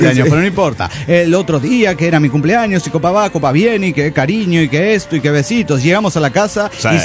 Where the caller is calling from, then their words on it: Guanajuato, Mexico; de Guanajuato, México.